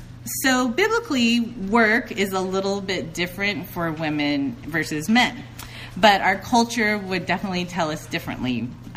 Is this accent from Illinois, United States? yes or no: no; California, United States; I grew up in Orange County, so close, down the street, Huntington Beach.